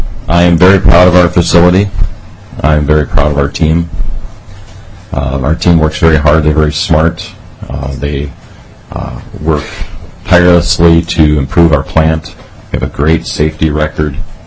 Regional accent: Minnesota, United States; I am proud to be a resident of Minnesota. I was born in Minnesota. I've been a resident of Minnesota my whole life.

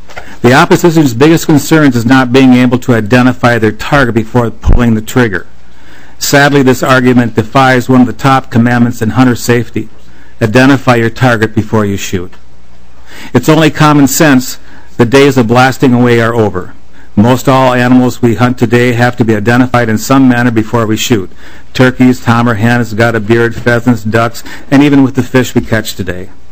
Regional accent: Rochester, Minnesota, United States; from Rochester, Minnesota.

